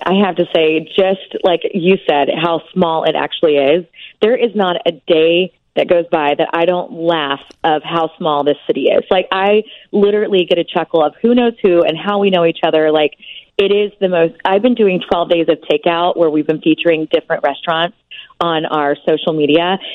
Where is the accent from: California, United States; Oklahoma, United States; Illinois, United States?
Oklahoma, United States; growing up in Oklahoma and being a small town gal most of my life until I moved to New York and then here